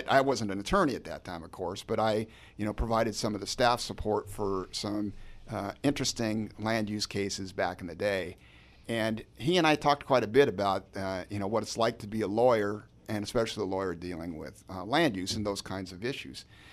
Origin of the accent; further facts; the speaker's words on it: Portland, Oregon, United States; also born or lived in California; Well, I grew up actually in Portland, even though I was born in California. Hate to admit that, but yes, I was born in California.